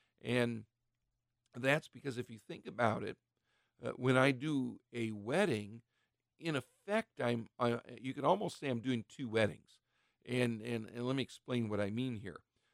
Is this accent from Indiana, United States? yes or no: no; Ohio, United States; one of the reasons I'm a little doubtful here in my home state of Ohio is just up to the north, Cleveland.